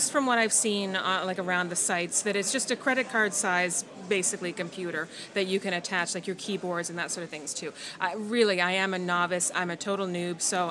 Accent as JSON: {"language": "English", "country": "Canada", "said": "So I'm from Canada"}